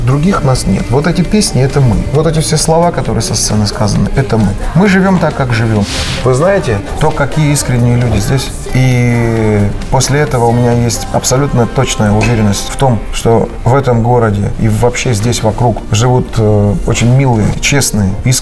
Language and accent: Russian; Caucasus, Russia; Поскольку я человек с Кавказа, мы к мнению родителей очень серьезно относимся.